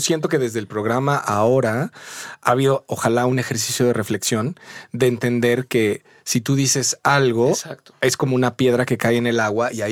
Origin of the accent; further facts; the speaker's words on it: Mexico; somos mexicanos y a todos nos dieron la misma leche materna